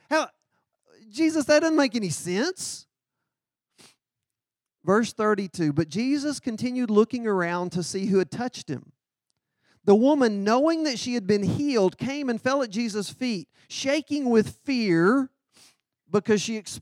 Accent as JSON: {"language": "English", "region": "Texas", "country": "United States", "said": "gosh, I'm a Texan. And that's not the way we do things."}